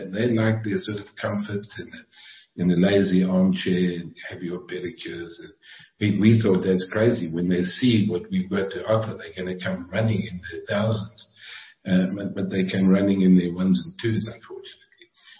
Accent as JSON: {"language": "English", "town": "Vanderbijlpark", "region": "Gauteng", "country": "South Africa", "tie": "born there", "said": "So I was born in Vanderbijl Park, very briefly, I'll give you some of that history."}